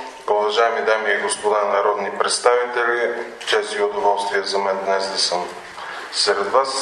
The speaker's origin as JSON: {"language": "Bulgarian", "town": "Pleven", "region": "Pleven Province", "country": "Bulgaria", "tie": "born or raised there", "said": "Родом съм от Плевен, на 45 години."}